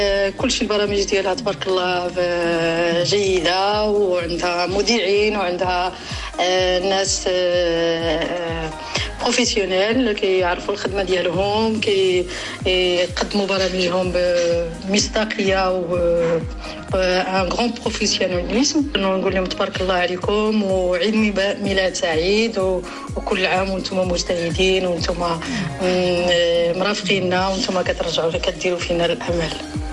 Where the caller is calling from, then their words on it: France; من فرنسا من مدينة غين.